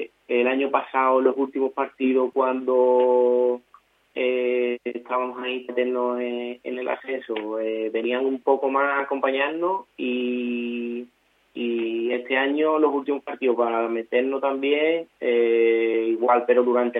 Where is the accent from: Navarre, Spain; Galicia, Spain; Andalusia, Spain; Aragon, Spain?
Andalusia, Spain; Gilena; yo lo comparo con allí, con nuestro pueblo, por ejemplo, con mi pueblo, Gilena